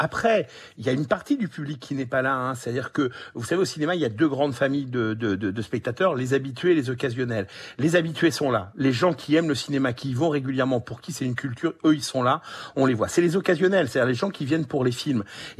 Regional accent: Normandy, France; et je suis normand

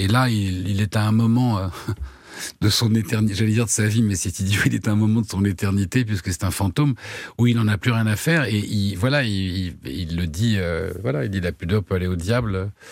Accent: France

